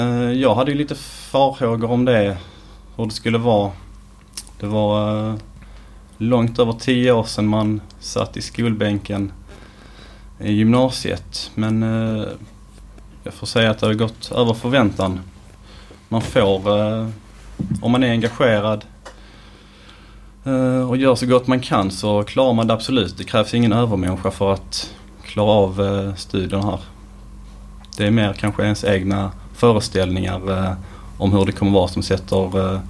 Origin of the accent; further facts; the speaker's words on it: Höör, Skåne, Sweden; Jag är uppvuxen i Hör, och det var kanske min... man ville söka sig till någon lite större stad.